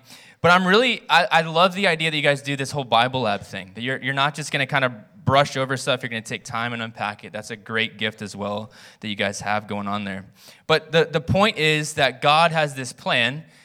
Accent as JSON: {"language": "English", "region": "Virginia", "country": "United States", "tie": "born or raised there", "lives_now": "Alliston, Canada", "said": "I grew up in Virginia and met my wife in Hawaii years ago, and we've been in Alliston for the last 12 years."}